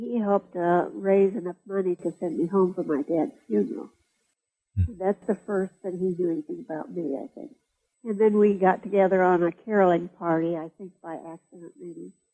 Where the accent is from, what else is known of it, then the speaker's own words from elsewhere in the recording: Nebraska, United States; I was from Nebraska, and a Christian, but not from a church background or family of Christians.